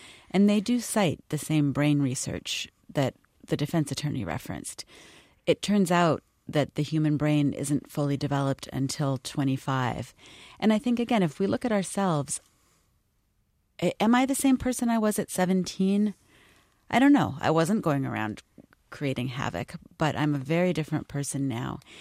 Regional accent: California, United States; But it's interesting because I'm from California

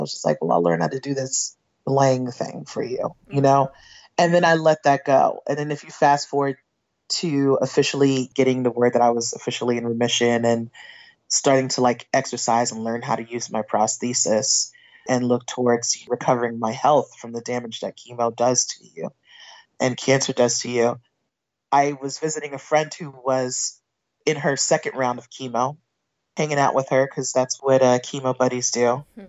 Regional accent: Brooklyn, New York, United States; I'm a townie. I was born in Manhattan. I was raised in Brooklyn. I could tell you where all the stuff is.

